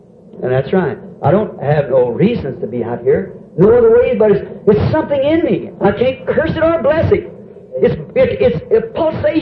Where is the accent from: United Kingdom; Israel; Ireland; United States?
Ireland; All my people are Catholic. I'm an Irishman. And all my people are Irish Catholic.